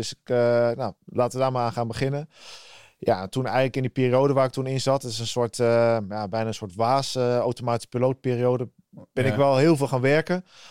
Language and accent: Dutch; Drenthe, Netherlands; also born or lived in The Hague; Ik ben geboren in Den Haag. Uiteindelijk op mijn 7e ben ik verhuisd naar Drenthe. Samen met mijn moeder mee en mijn stiefvader.